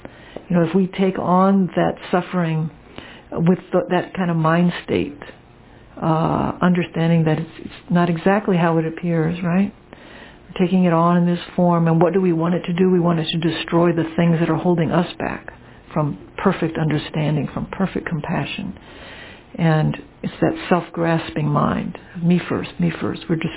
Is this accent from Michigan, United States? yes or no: no; New Orleans, Louisiana, United States; actually I grew up in New Orleans, which is a very Catholic town